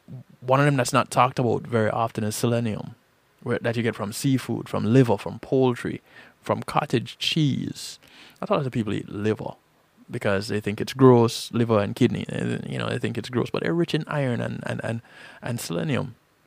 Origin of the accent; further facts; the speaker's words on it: Jamaica; give each other a call and check up on each other and see how we're doing, and we're talking about growing up in Jamaica.